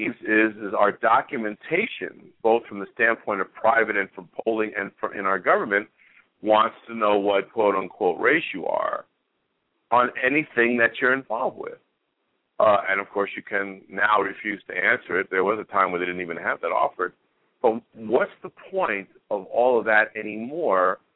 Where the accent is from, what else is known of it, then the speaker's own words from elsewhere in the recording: New York City, New York, United States; at the time when I grew up in Astoria, Queens.